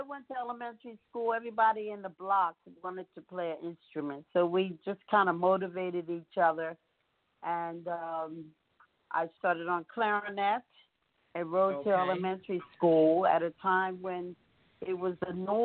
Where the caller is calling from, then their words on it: Bear, Delaware, United States; I'm calling from Bear, Delaware.